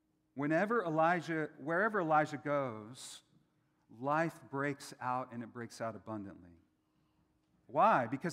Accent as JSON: {"language": "English", "town": "Albuquerque", "region": "New Mexico", "country": "United States", "said": "Now, I'm from Albuquerque. We have this thing called the International Balloon Fiesta every fall."}